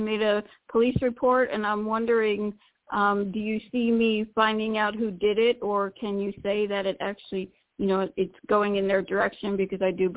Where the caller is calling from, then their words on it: Florida, United States; from Florida.